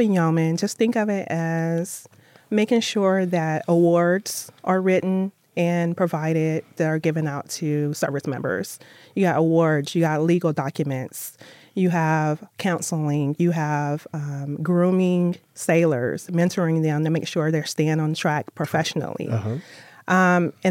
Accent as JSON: {"language": "English", "town": "Alcoa", "region": "Tennessee", "country": "United States", "tie": "born or raised there", "said": "Well, imagine growing up in East Tennessee. I grew up in a very small town called Alcoa, A-L-C-O-A, Tennessee. It's right outside of Knoxville, so it's at the foothills of the Smokies."}